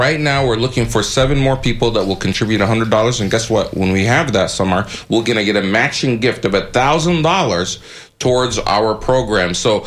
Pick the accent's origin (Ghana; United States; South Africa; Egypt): Egypt; moved away; You know, I come from Egypt originally. My parents are from there.